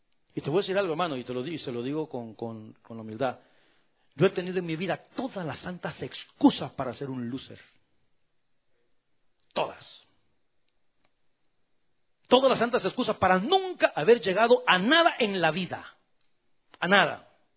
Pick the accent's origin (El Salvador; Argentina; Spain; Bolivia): El Salvador; allá en mi país